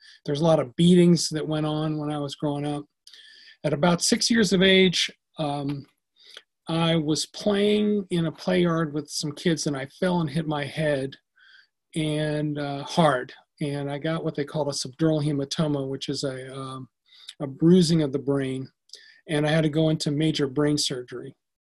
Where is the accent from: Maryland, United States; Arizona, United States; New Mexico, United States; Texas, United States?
Maryland, United States; I'm from Maryland, and I'm very grateful to be here.